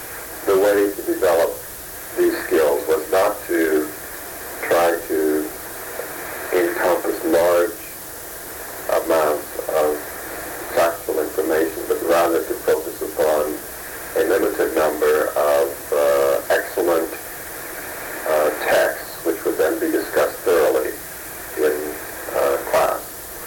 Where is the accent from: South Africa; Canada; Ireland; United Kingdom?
United Kingdom; Scotland; I come from Scotland.